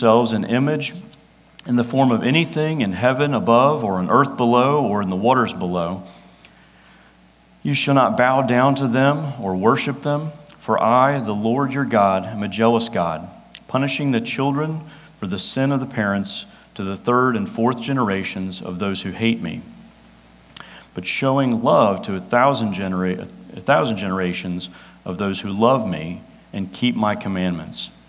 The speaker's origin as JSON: {"language": "English", "town": "Atlanta", "region": "Georgia", "country": "United States", "tie": "born or raised there", "said": "I grew up in Atlanta, like I mentioned, that's half the population of the metro Atlanta area taken off."}